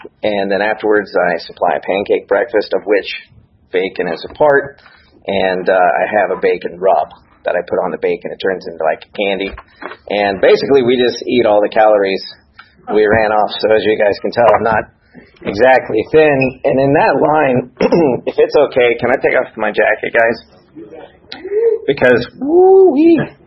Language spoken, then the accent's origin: English; Marietta, Georgia, United States; I am from East Cobb, over in North Marietta, East Marietta area. I was born and raised.